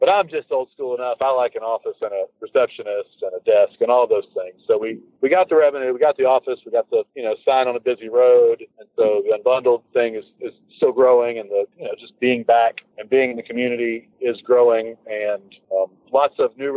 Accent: Nashville, Tennessee, United States; The move back, of course, I grew up in Nashville, and my family was here

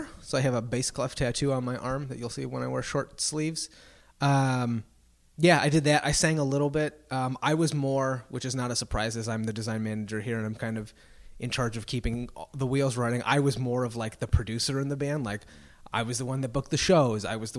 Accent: Midwest, United States; I'm from the Midwest, mm-hmm. So we say grammar school.

